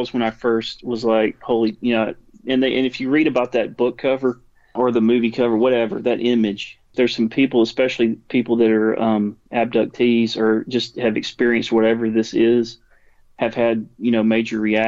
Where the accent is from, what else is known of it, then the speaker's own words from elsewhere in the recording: Alabama, United States; They were, you know, we're from Alabama.